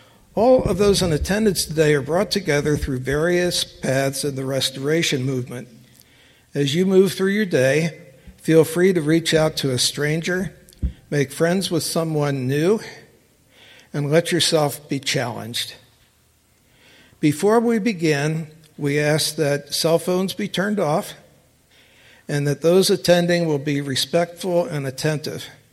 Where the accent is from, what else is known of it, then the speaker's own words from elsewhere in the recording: Baltimore, Maryland, United States; my hometown of Baltimore, Maryland